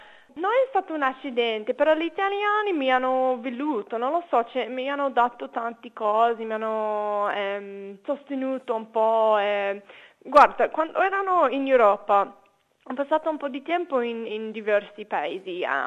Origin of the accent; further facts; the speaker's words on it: Sydney, New South Wales, Australia; born there; Italian is a second language; also born or lived in Milan; Sono una donna di 35 anni, sono australiana, sono nata qua a Sydney, però ho vissuto quasi 2 anni a Milano, quindi ho imparato un po' la lingua italiana.